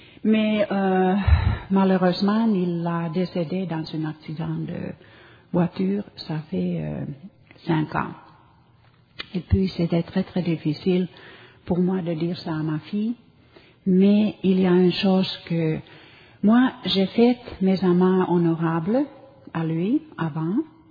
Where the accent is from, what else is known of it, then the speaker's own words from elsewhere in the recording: Finland; French is a second language; moved away; je suis une immigrante aussi, j'ai un accent en français, j'ai un accent en anglais, et puis, je viens de Finlande, originellement, mon père est suédois, ma mère est finlandaise, et puis, c'est-à-dire que français, c'est pas ma langue deuxième, c'est ma langue, c'est ma cinquième langue.